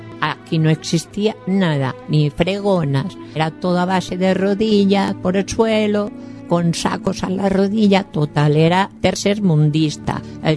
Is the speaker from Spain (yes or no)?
yes; Valencian Community, Spain; now in France; Soy valenciana.